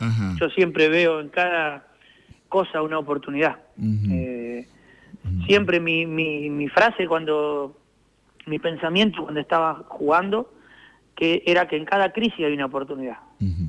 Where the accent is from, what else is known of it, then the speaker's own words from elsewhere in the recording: La Pampa, Argentina; born there; Del interior, yo soy nacido en La Pampa.